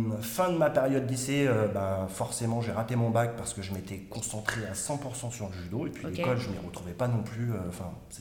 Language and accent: French; Saint-Priest, Auvergne-Rhône-Alpes, France; born there; Je suis né à Saint-Priest, donc en banlieue